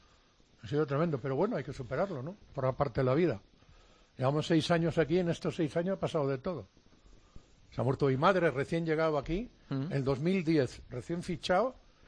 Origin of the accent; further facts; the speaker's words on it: Galicia, Spain; now in Madrid, Spain; yo soy gallego